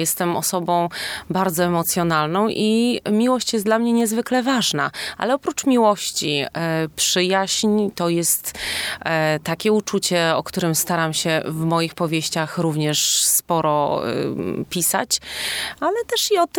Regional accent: Szczecin, West Pomeranian Voivodeship, Poland; Szczecin to jest moje miejsce, w którym się urodziłam, w którym mieszkam i które szczerze wielbię.

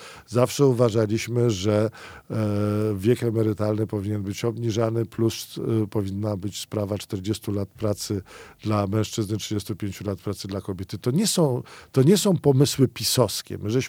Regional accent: Łaguny, Masovian Voivodeship, Poland; Ja jestem ze wsi Łaguny spod Przasnysza

